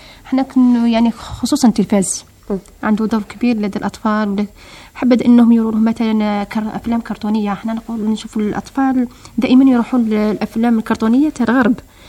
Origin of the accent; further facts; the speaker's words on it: Algeria; حتى دورة المراكز الثقافية عندنا في الجزائر